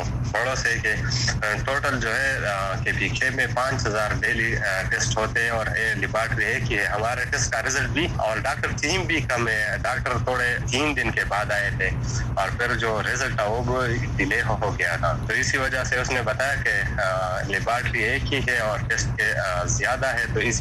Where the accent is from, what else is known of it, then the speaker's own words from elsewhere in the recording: Buner, Khyber Pakhtunkhwa, Pakistan; بنیر, اور علاقے کا نام جو ہے امازے ہے, گاؤں کا نام چروڑ ہے.